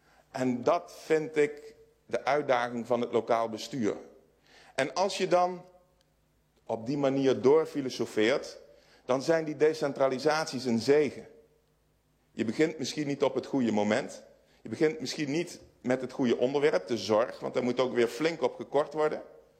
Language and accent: Dutch; Gelderland, Netherlands; Van oorsprong kom ik uit de Valendries. Dat is een rivierduinengebied.